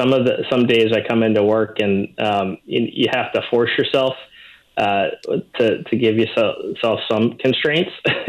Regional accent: Louisiana, United States; You know, I'm born and raised in South Louisiana, so I'm partial there.

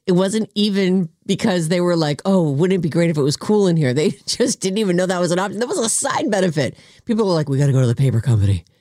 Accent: East Coast, United States; like I grew up on the East Coast. There's no relief from that.

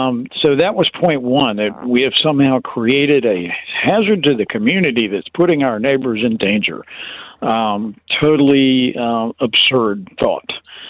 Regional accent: Virginia, United States; I'm born and raised in the Commonwealth. I was raised by my family to be a Virginia gentleman. I thought Virginians were better than this.

